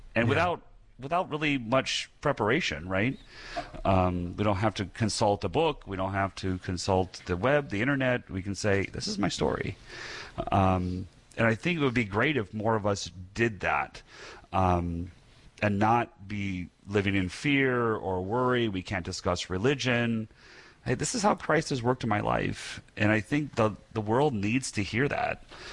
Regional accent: Illinois, United States; now in Southern US; When I was growing up near Chicago.

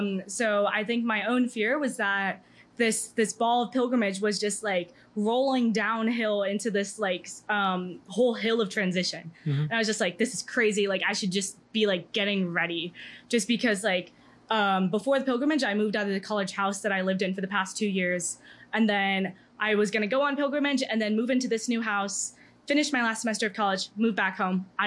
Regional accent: Georgia, United States; I'd be like, I'm from Georgia.

